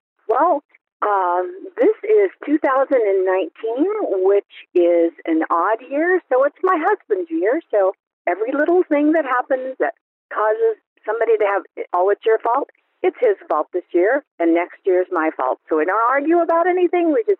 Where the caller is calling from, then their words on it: Buckeye, Arizona, United States; I'm calling from Buckeye.